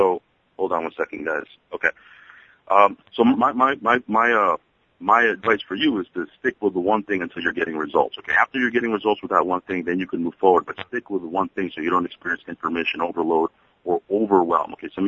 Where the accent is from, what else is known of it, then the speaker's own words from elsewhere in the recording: New York City, New York, United States; I'm from New York City, and that's how we talk over here.